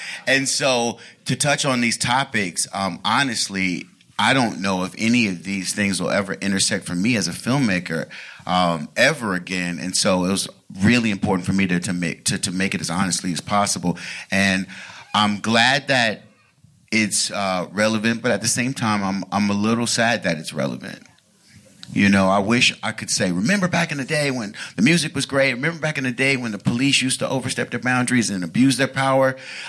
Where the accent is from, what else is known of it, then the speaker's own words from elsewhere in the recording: Los Angeles, California, United States; I grew up in South Central L.A. In the 80s and the 90s